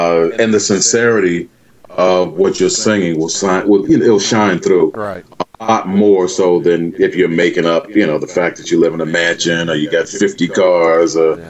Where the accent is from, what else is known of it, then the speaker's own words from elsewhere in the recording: Brooklyn, New York, United States; You know, I was born and raised there. Actually, mom is still there. Oh. So I'm in Brooklyn all the time.